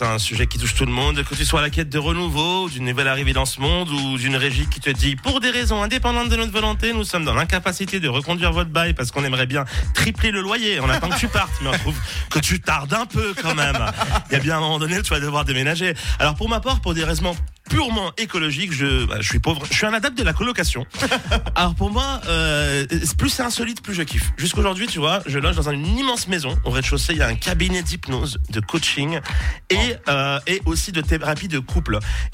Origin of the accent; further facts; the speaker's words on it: Switzerland; mais le pire, c'est que je suis suisse, je dis rien.